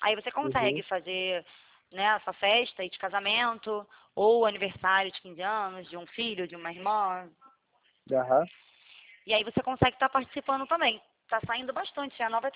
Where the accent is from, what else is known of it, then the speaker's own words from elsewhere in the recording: Rio de Janeiro, Brazil; Sou carioca, né?